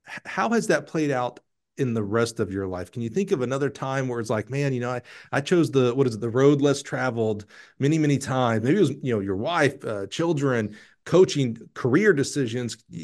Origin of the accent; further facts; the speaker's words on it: Alabama, United States; You know, I'm from Alabama, so those things are kind of the same to me.